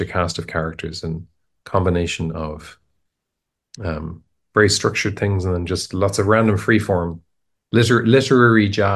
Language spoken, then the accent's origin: English; Ireland; because I'm from Ireland. But the Irish language, which I grew up learning, it's not direct.